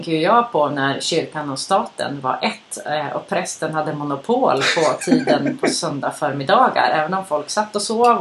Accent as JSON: {"language": "Swedish", "region": "northern Sweden", "country": "Sweden", "said": "jag är då från norra Sverige och lutheranism är ju väldigt så här präglande där uppe."}